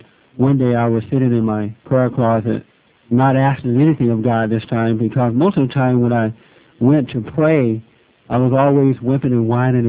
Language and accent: English; Alabama, United States; now in Los Angeles, United States; I've been in Los Angeles since 1968. I moved here from from Alabama.